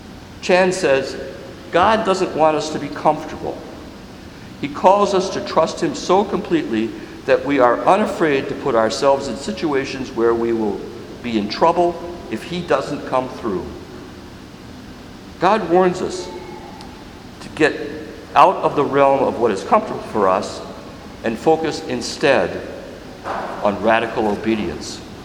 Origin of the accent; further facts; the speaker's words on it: Waukesha, Wisconsin, United States; As a teenager growing up in Waukesha, my high school classmates and I would play a prank on the kids